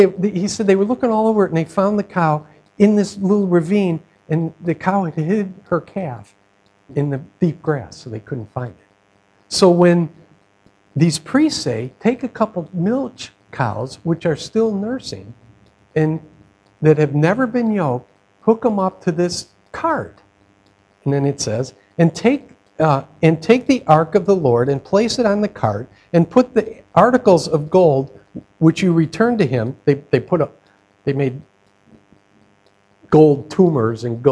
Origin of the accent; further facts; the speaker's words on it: Chicago, Illinois, United States; He has a ranch out in, and I'm from Chicago, so I never raised a cow.